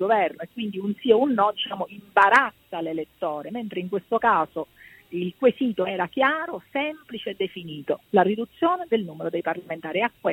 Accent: Sicily, Italy; Io sono siciliana e le posso dire che questo è accaduto.

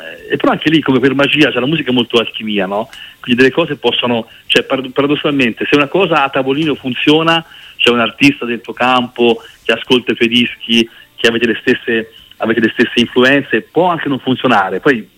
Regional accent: Arezzo, Tuscany, Italy; il Cile, che appunto è di Arezzo, come me, io sono di Arezzo

